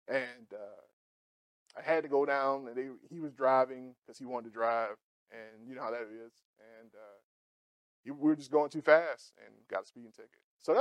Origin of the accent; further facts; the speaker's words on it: Morven, Georgia, United States; So Morven is a small town in South Georgia. We farm mostly for a living. Everybody in the area farms on some level.